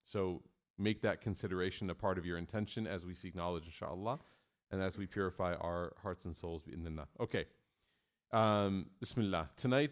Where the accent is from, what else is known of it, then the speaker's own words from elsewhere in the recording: Chicago, Illinois, United States; now in Dallas, United States; as a Chicagoan, I made the mistake of, driving.